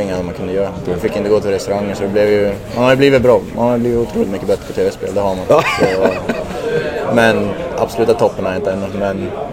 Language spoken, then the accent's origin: Swedish; Ånge, Västernorrland County, Sweden; Ja, men liksom jag är från Ånge. Det bor 3000.